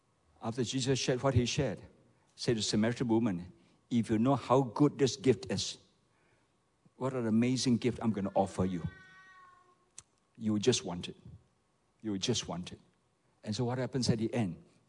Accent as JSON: {"language": "English", "country": "Malaysia", "said": "You're very special. I'm a pastor from Malaysia."}